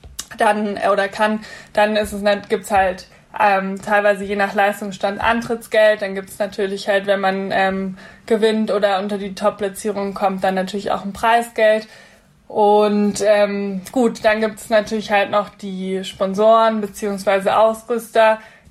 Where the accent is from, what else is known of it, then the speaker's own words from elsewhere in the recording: Munich, Bavaria, Germany; Nächstes Jahr mit den Europameisterschaften in München ist natürlich für mich persönlich als Münchner Kindl eine wirklich wahnsinnig großes Ziel.